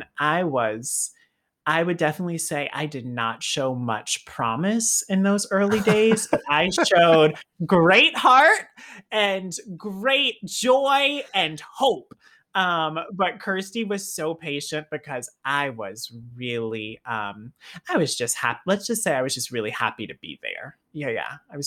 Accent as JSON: {"language": "English", "region": "Southern United States", "country": "United States", "tie": "born or raised there", "said": "And I think just being a kid growing up in the South and knowing that I was a little gay kid"}